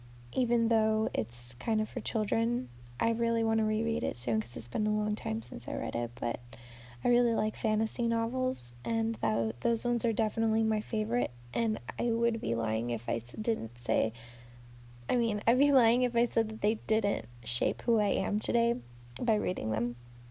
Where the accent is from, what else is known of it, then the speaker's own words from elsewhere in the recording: United States; I'm 22 years old. I'm American.